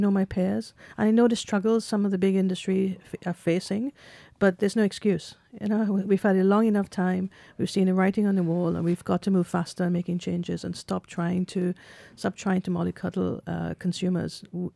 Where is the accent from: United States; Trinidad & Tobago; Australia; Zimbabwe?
Trinidad & Tobago; That's where I grew up, which is this Welsh type of accent. I grew up in the Caribbean.